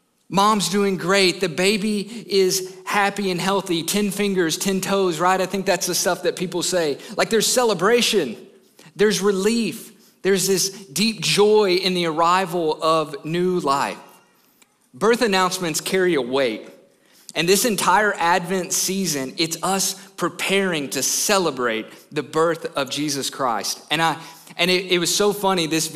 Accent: Kentucky, United States; I'm from Kentucky.

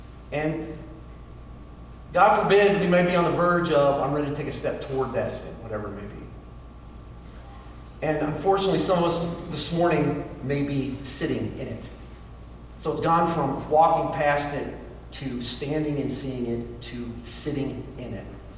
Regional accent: Pennsylvania, United States; And so I grew up 40 minutes from Pittsburgh.

